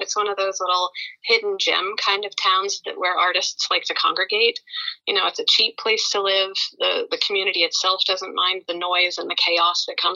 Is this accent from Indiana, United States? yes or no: no; New Orleans, Louisiana, United States; But I'm a woman of color, so, and I'm specifically from New Orleans